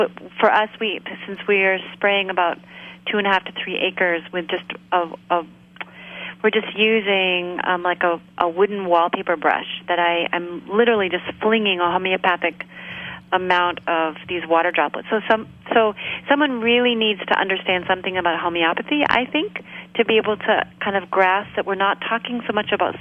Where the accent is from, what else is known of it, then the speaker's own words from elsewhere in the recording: Maine, United States; I grew up here in Maine. I grew up in a really rural area.